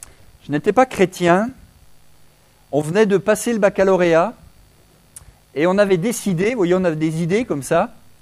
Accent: Grand Est, France; je suis originaire des Hautes-Vosges, sur une chaume, c'est des alpages à 1200 mètres là-haut

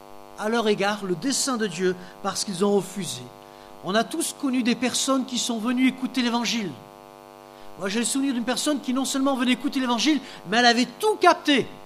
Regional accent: Décines, Auvergne-Rhône-Alpes, France; Dans l'église où j'ai grandi à Décines

